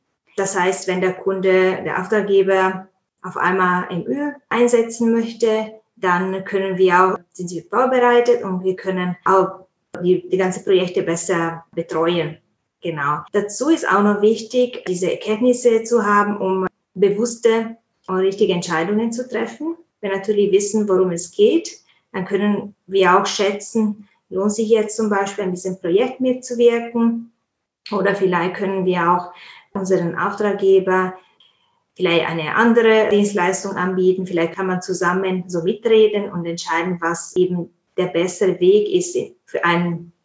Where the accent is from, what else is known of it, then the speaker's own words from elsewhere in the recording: Italy; German is a second language; now in Munich, Germany; ich komme ursprünglich aus Italien.